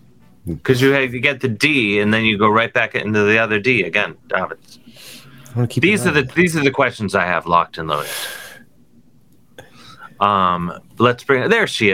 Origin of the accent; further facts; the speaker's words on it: Cleveland, Ohio, United States; now in New York, United States; I'm from Cleveland, and when I tell people, they're like, oh, are you ever going to move back here?